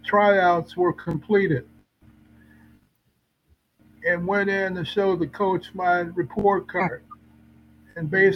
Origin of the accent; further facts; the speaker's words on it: Chicago, Illinois, United States; born there; I was born on September 22, 1947 in Chicago, Illinois. I'm a twin.